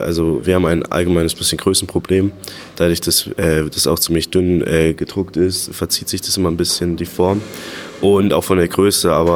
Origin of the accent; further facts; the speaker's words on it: Vaterstetten, Bavaria, Germany; Wir kommen aus Vaterstetten, das liegt in der Nähe von München, im Landkreis Ebersberg.